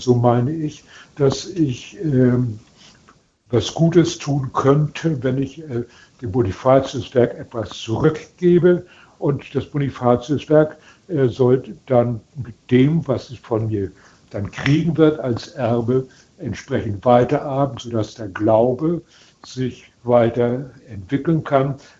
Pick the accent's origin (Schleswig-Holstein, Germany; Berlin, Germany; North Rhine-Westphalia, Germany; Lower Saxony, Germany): Schleswig-Holstein, Germany; Lübeck; ich bin als vertriebenes Flüchtlingskind in Lübeck aufgewachsen.